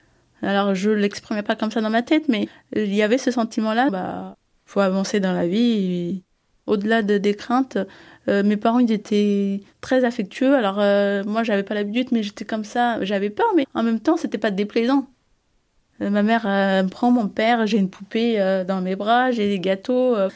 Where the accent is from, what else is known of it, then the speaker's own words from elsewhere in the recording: Ethiopia; French is a second language; now in France; Parce que tout ce qui pouvait me rattacher de l'Éthiopie, fallait qu'il disparaisse.